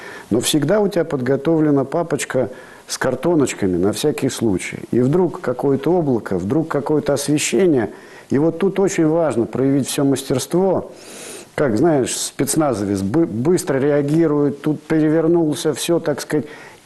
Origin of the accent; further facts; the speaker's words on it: Moscow, Russia; хотя я городской мальчик, коренной москвич.